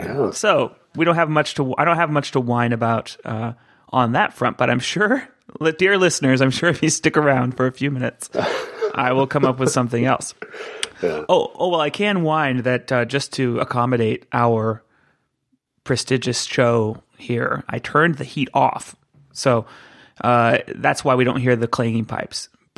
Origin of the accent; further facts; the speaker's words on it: California, United States; I'm like, I grew up in California, in an area of California where there are practically no seasons.